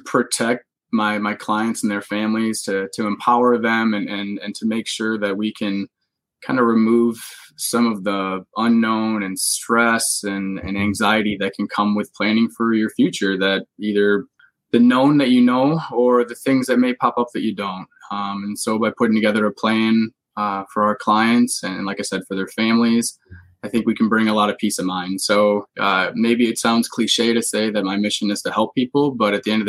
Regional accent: Illinois, United States; I grew up in Illinois.

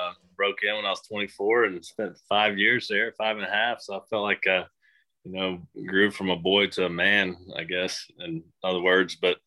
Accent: Athens, Georgia, United States; I grew up just outside of Athens, Georgia.

